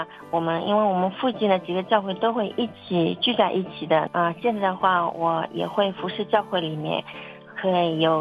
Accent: Zhejiang, China; 我来自浙江省。

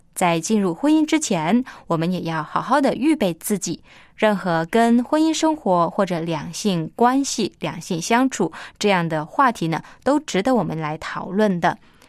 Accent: China; 其实身为中国人呢，我们很少会谈到这个话题，

